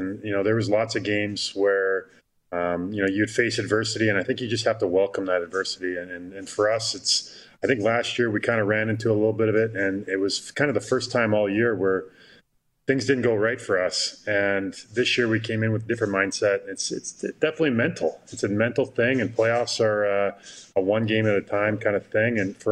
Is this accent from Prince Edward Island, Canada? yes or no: no; Shaunavon, Saskatchewan, Canada; Growing up in Shaunavon and the southwest corner of Saskatchewan, I know.